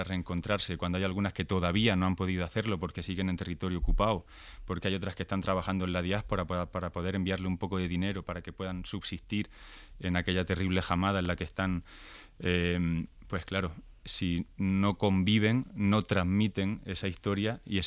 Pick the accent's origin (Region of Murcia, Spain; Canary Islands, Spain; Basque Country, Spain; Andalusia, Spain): Andalusia, Spain; Vera; yo soy de Vera, de un pueblo de Almería